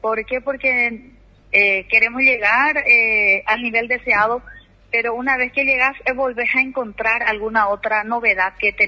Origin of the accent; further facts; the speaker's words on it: Villa del Rosario, San Pedro, Paraguay; Yo soy de Villa Rosario, estuve allí como supervisora pedagógica